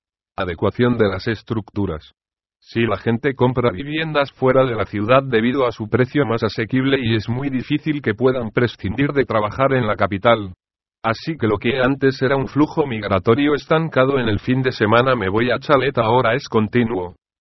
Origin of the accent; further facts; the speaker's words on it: Milan, Lombardy, Italy; Spanish is a second language; lo que pasó en mi ciudad natal Milán